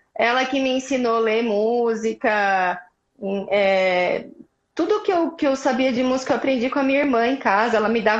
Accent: São Carlos, São Paulo, Brazil; tinha muita dificuldade, que eu sou de São Carlos, né, no interior. E não tinha professor de sax lá naquela época.

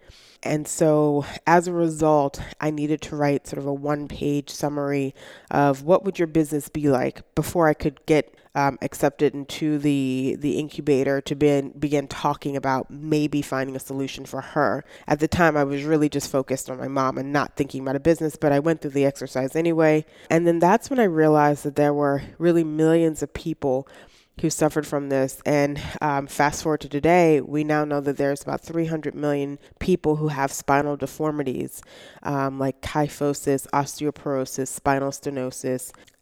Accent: Baltimore, Maryland, United States; now in Pittsburgh, United States; So I came to Pittsburgh. I'm not originally from here. I'm from Baltimore, and came here to get a PhD at Carnegie Mellon in organizational behavior in 2009.

